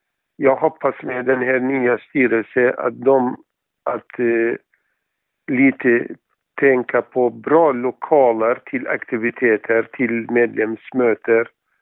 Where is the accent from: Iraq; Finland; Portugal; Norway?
Iraq; Swedish is a second language; now in Sweden; Och jag kommer från Irak. Jag har bott här i Sverige sedan 1992.